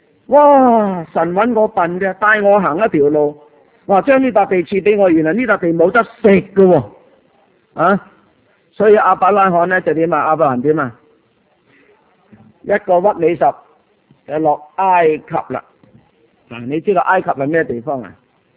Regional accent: Guangdong, China; 所谓我们广东人说做嘢呢就叫搵食嘛，我们的职业叫搵食嘛

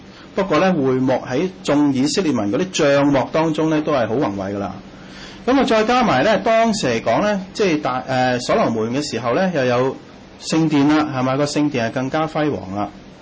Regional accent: China; 我哋中国人咧话睹物就能够思人啦，系嘛？

